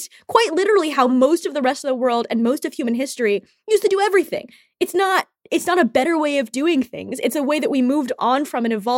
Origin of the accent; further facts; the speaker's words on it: Ethiopia; moved away; my family, we're Eritreans. We're growing up in Ethiopia